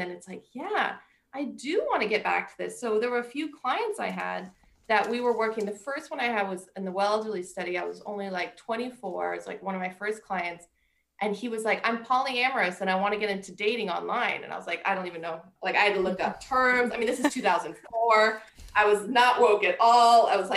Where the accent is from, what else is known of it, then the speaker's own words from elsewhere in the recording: United States; I'm American. We use the term dating.